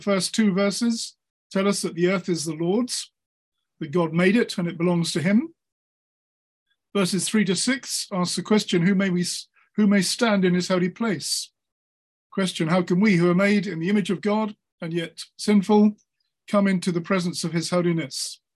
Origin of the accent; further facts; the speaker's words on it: London, United Kingdom; If you don't know me … from North London, work in Bridge Christian Fellowship in Golders Green